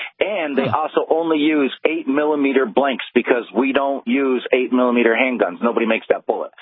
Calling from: Las Cruces, New Mexico, United States; Oh, Las Cruces, the most beautiful city in the world.

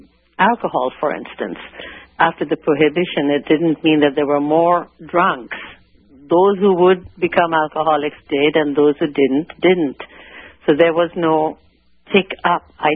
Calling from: Santa Cruz, California, United States; I'm calling from Santa Cruz.

